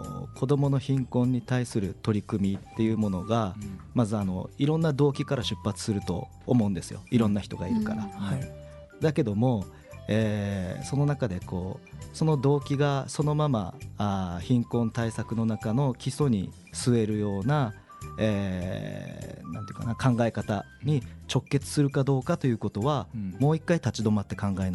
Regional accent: Hyuga, Miyazaki, Japan; 私は宮崎県の日向市というところの出身なんですが、

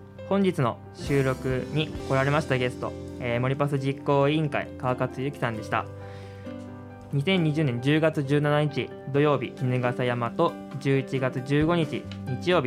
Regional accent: Hamamatsu, Shizuoka, Japan; 意外と僕地元が静岡県で浜松なんですけど

